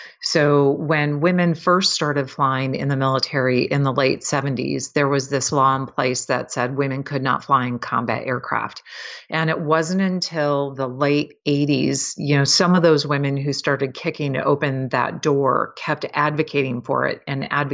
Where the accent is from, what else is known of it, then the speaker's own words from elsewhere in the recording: Wisconsin, United States; I grew up in Wisconsin.